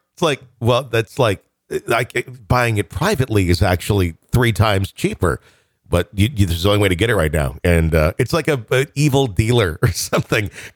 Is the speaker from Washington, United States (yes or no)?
no; Fond du Lac, Wisconsin, United States; because I'm from Fond du Lac and Lac spelled the same way.